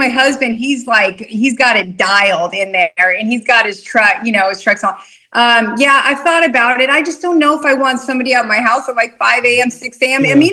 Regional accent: Wyoming, United States; now in California, United States; And when I moved to California, I'm originally from Wyoming.

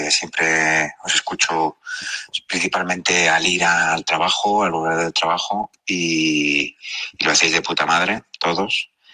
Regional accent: Madrid, Community of Madrid, Spain; Saludos. Y soy de Madrid.

